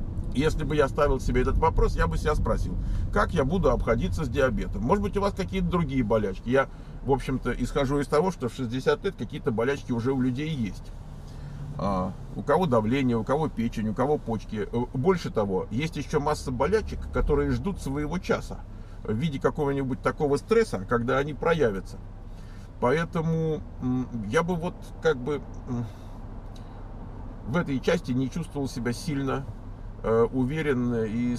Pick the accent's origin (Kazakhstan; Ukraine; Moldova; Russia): Kazakhstan; мы продадим квартиру, как перевести деньги из Казахстана? Язык мы не знаем, но работы не боимся. Мы казахи